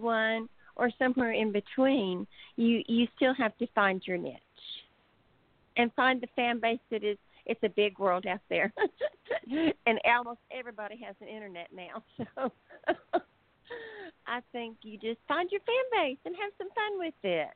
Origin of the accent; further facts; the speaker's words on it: Texas, United States; because I am from Texas and we're all packing something around here, so.